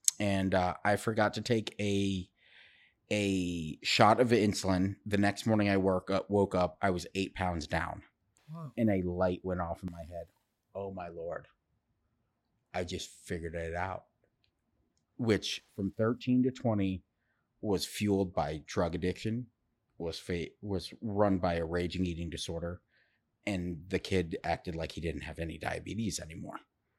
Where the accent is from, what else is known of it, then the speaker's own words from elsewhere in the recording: Maryland, United States; So I am from the Washington, D.C., but Maryland more, specifically. And I grew up in a wonderful, wonderful family.